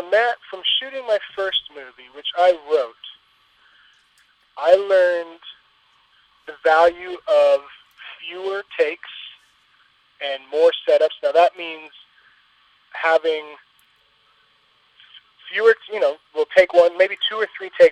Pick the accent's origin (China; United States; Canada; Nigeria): United States; Seattle, Washington; now in Los Angeles, United States; You know, I grew up in Seattle, and I came down to Los Angeles to go to school